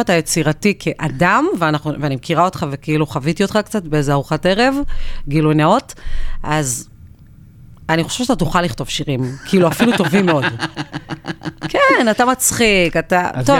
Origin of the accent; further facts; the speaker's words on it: Nir Yafe, Northern District, Israel; אני בת 35. גדלתי במושב קטן בצפון שנקרא ניר יפה, ככה ליד צומת מגידו כזה.